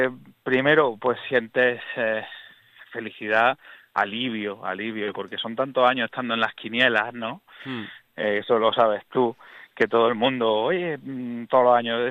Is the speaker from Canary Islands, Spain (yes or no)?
no; Córdoba, Andalusia, Spain; somos la capital andaluza con más estrellas, la ciudad andaluza con más estrellas